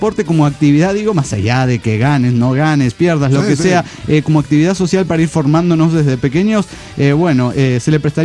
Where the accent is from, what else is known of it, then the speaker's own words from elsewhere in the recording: Santo Domingo, National District, Dominican Republic; de Santo Domingo, República Dominicana.